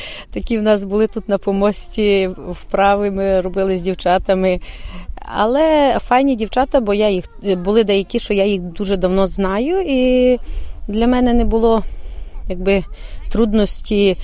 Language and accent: Ukrainian; Svarytsevychi, Rivne Oblast, Ukraine; now in Poland; Брала до репертуару пісні з свого села, звідки я родом, село Сварицевичі Добровицького району.